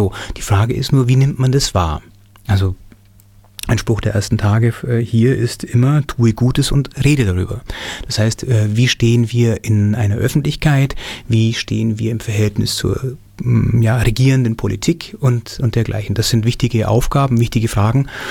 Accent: Bavaria, Germany; born there; Auf dem Land, zwischen München und Augsburg sozusagen und also im bayerischen Schwaben und das ist auch ein sehr kulturfernes Gebiet

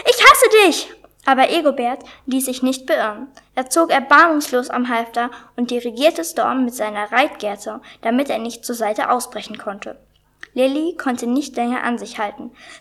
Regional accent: Erfurt, Thuringia, Germany; ich komme aus Erfurt. Ich bin 9 Jahre alt.

